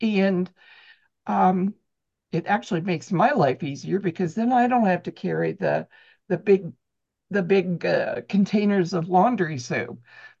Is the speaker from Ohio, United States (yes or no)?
yes; Pleasantville, Ohio, United States; from Pleasantville. I am just south of Columbus and 20 minutes or so from Kathy and Sally.